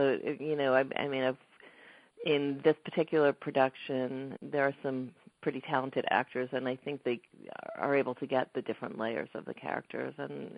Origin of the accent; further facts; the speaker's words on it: New York, United States; I'm from New York originally, and my family is from New York